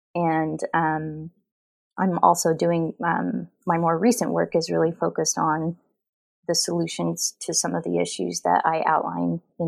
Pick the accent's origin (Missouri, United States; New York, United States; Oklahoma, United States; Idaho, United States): Oklahoma, United States; So I'm actually from Oklahoma, so I'm from one of the original Dust Bowl states.